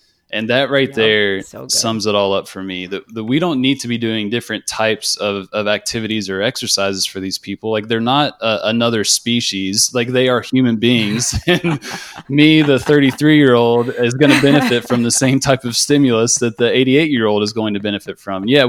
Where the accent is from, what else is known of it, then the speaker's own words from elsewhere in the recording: West Virginia, United States; especially because I grew up in West Virginia and, you know, you don't get exposed to too much